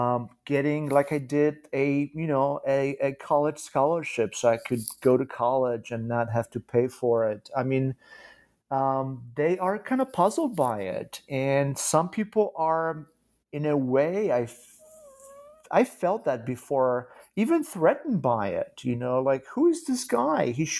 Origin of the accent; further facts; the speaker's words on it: Kraków, Lesser Poland, Poland; how some of the pools I frequented as a child, growing up in Kraków, Poland, eventually were sort of abandoned by the state, by the local government